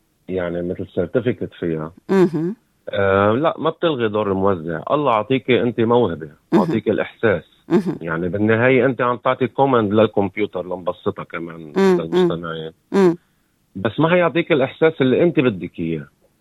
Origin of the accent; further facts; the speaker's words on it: Palestine; now in Australia; وأنا كفلسطيني ما إلي بلد، فهون أستراليا هلأ هي بلدي وبعتبرها بلدي.